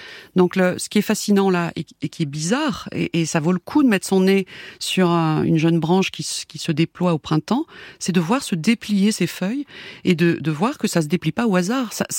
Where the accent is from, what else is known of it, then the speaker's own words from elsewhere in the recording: Auvergne-Rhône-Alpes, France; puisque je suis auvergnate. Et il y en a chez moi en Auvergne